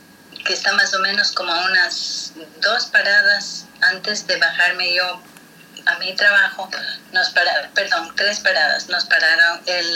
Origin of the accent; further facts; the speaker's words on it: Ecuador; now in Brooklyn, United States; Bueno, yo vivo en Brooklyn, pero trabajo en Manhattan. En el mismo lugar, desde que vine de Ecuador, pues no me he mudado a ningún otro condado, resido en el mismo lugar